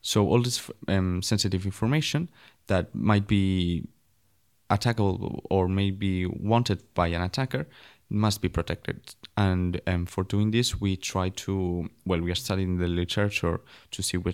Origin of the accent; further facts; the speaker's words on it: Barcelona, Catalonia, Spain; now in Karlsruhe, Germany; So I am from Barcelona.